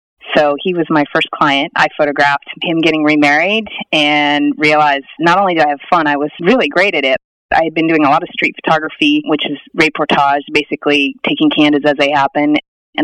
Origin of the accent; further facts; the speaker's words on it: Idaho, United States; Yes, I definitely think it had an influence. I always tell people that movie, Napoleon Dynamite, they just nailed it. That was my childhood.